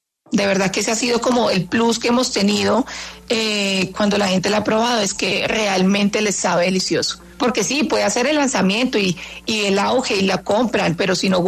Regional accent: Tolima, Colombia; porque yo soy tolimense y llevo el tamal en la sangre.

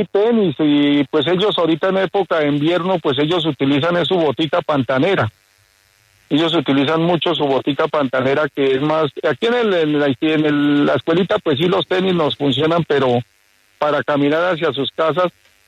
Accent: Tunja, Boyacá, Colombia; born there; Yo soy nacido en Tunja, Boyacá, don Julio.

